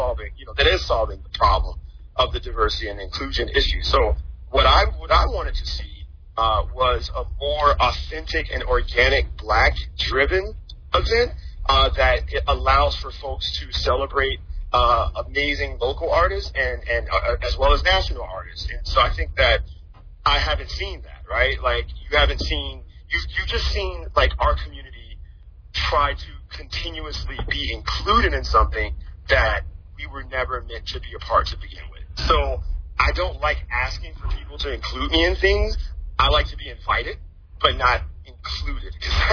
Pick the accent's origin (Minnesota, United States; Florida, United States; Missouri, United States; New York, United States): Florida, United States; Miami; So if you remember your childhood, you know, we grew up in Miami and we're from Miami.